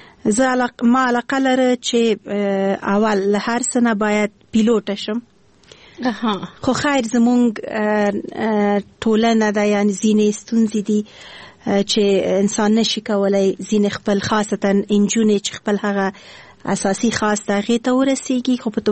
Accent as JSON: {"language": "Pashto", "region": "Kabul", "country": "Afghanistan", "tie": "born there", "said": "زه خو وایم زه د افغانستان یم، ماته هیڅ فرق نه لري، خو په هر صورت باندې بیا هم یو ولایت پورې اړه نیسو. زه د اصلا پلار مې د خوست ده، مور مې د پکتیا ده، او زه په خپله کابل"}